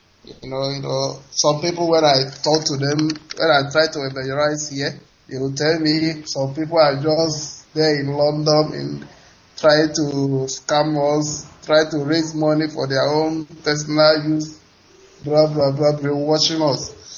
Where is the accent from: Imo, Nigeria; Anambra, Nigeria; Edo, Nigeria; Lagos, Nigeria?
Anambra, Nigeria; Abatete; now in Dakar, Senegal; I'm from Abatete, Idemi North Local Government, Anambra State, Biafra Land.